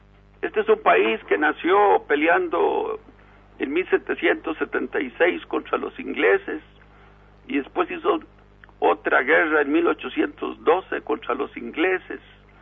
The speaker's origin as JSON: {"language": "Spanish", "country": "Costa Rica", "said": "yo tengo como costarricense un ejército que me va a defender"}